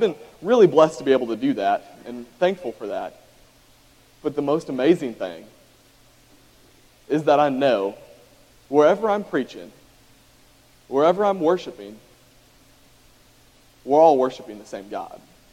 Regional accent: Texas, United States; I grew up in Texas. That's my home.

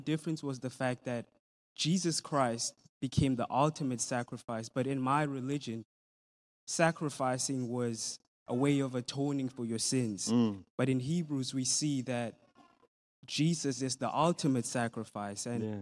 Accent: South Africa; So I'm from South Africa.

